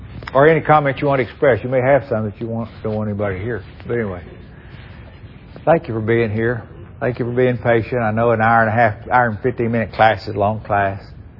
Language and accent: English; Texas, United States; He said, what part of Texas are you from? He just picked up on my dialect.